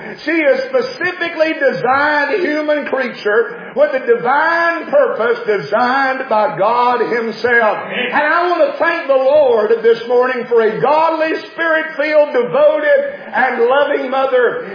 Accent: Georgia, United States; me growing up in West Georgia, around where this place all of my life, under the influence of churches and preachers and pastors and the Bible.

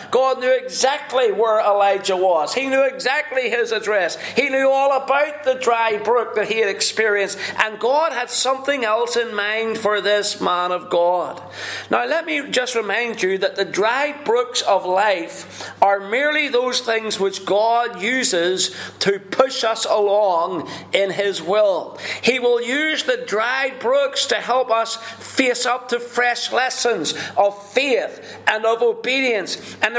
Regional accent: Northern Ireland, United Kingdom; now in Milton; You know, we came over from Northern Ireland 14 years ago. We came this week to Milton.

